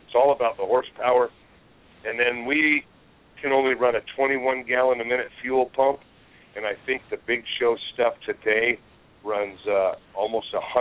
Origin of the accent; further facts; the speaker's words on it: Seattle, Washington, United States; You know, we're from Seattle, Washington, so, we're not used to the muggy air up in there.